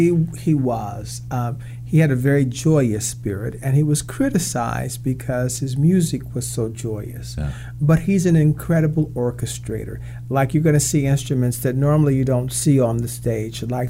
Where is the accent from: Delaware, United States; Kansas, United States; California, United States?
Kansas, United States; And particularly in Kansas, you know, we have a huge Mennonite population.